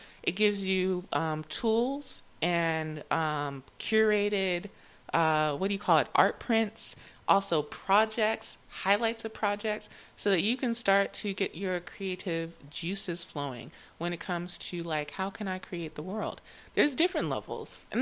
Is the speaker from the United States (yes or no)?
yes; Houston, Texas, United States; I'm from Houston. Like I said in that first show, my family been here for 100 years.